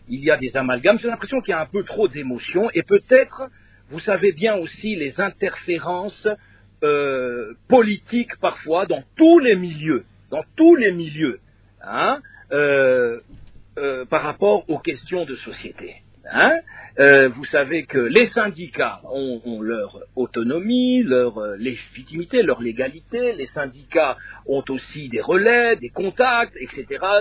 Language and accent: French; Kinshasa, DR Congo; Quand j'étais jeune, ici à Kinshasa